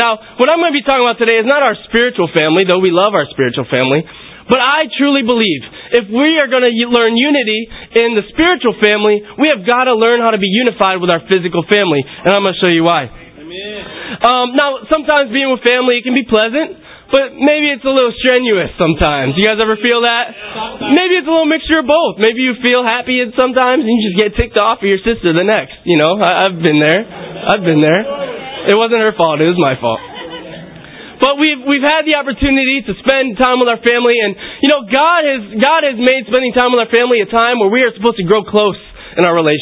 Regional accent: Syracuse, New York, United States; I'm from Syracuse. But I know a lot of us from Syracuse, we're unified on

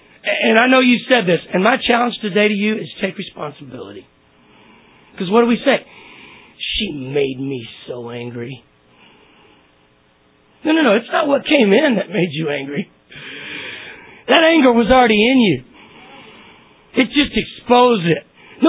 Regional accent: Texas, United States; Like I grew up in Texas, and you see these big oil refineries.

